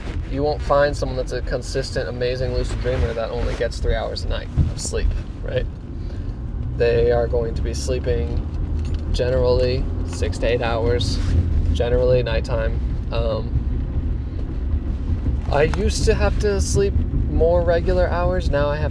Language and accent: English; United States; That's right. I'm American.